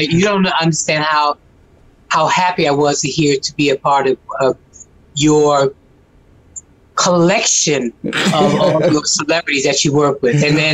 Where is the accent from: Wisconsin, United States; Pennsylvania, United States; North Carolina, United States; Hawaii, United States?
North Carolina, United States; now in Washington, United States; well, I'm from North Carolina. But yeah, I mean, I have the city, but I still got the country